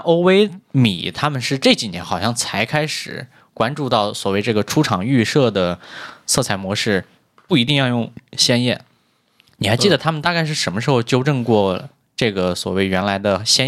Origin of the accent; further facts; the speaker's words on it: Northwest China, China; 在我老家，就西北的一个工业城市。